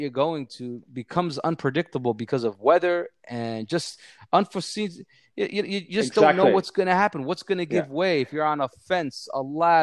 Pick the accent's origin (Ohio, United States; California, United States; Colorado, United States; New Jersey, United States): New Jersey, United States; now in Dubai, United Arab Emirates; so I'm actually from New